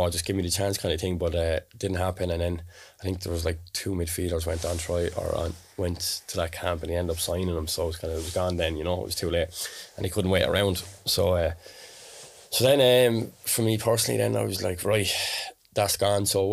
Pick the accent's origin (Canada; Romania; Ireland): Ireland; Wexford, Leinster; he's from Waterford and I'm from Wexford